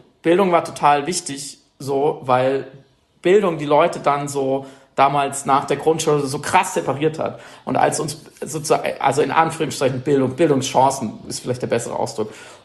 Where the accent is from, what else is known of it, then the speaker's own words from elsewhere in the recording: Baden-Württemberg, Germany; Und am Ende sind wir im Schwarzwald gelandet. Also ich bin dort geboren und aufgewachsen, verstehe mich irgendwie auch. Das ist meine Heimat einfach.